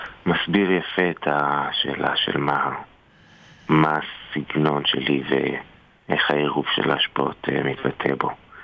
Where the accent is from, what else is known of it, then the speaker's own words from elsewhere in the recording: Jaffa, Tel Aviv District, Israel; אז אני נולדתי בתל אביב, גדלתי ביפו. אני נולדתי למשפחה מוזיקאית, אבא שלי הוא מוזיקאי, הדודים שלי מוזיקאים, אח שלי גדל אז מוזיקאי כמוני, ככה גם כמה בני דודים שלי.